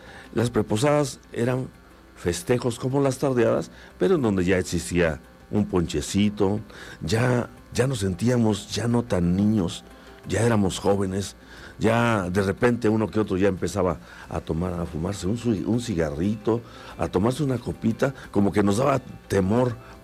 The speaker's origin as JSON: {"language": "Spanish", "town": "Jojutla", "region": "Morelos", "country": "Mexico", "tie": "born or raised there", "also_born_or_lived": "Zacatepec", "said": "de aquí de Jojutla, Morelos. Y cuando llegaba diciembre, pues empezaban muchas alegrías. Muchas alegrías porque éramos jóvenes"}